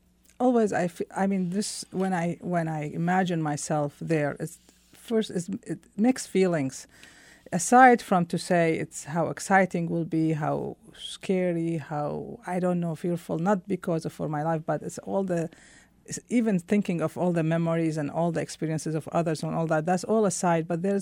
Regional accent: Iraq; now in United States; So now I am Iraqi American officially. I have that hyphen. I'm hyphenated, you know, mm-hmm. and I'm a citizen of both.

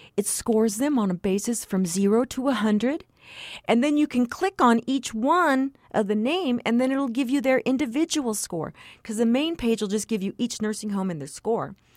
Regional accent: Texas, United States; I'm from South Texas. I own a tiny piece of land, not huge, that came into my family through a Spanish land grant.

